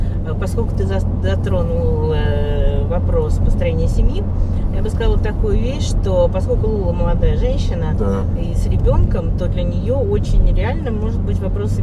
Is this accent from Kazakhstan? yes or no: yes; Kazakhstan; Я из Казахстана.